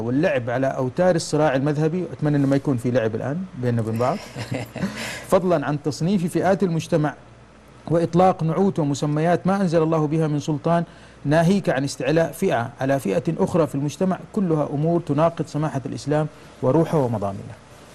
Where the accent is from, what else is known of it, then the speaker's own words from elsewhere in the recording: Mecca, Makkah Province, Saudi Arabia; احنا عندنا في مكه نقول اذا اجتمع ثلاث اسماء في مكان يخرج كنز